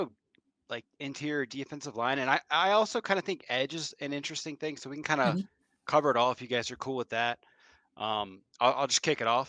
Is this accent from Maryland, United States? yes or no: yes; Maryland, United States; I grew up on the East Coast, grew up in Maryland. A lot of my family's, or half my family's from Baltimore.